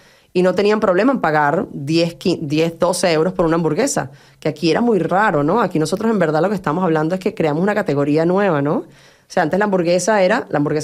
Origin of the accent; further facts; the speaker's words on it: Venezuela; yo soy venezolana, mis abuelos eran vascos.